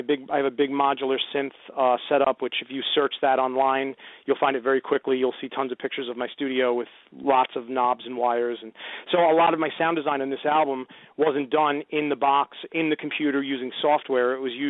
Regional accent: New York City, New York, United States; and I'm a New Yorker, dyed-in-the-wool New Yorker, and it's always been in my character

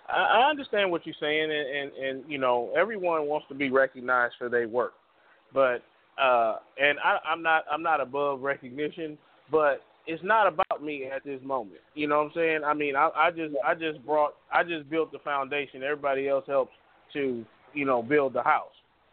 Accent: Los Angeles, California, United States; now in Norwalk, United States; I'm from Watts. I live in Norwalk now, which is only about 12 miles away from Watts one way.

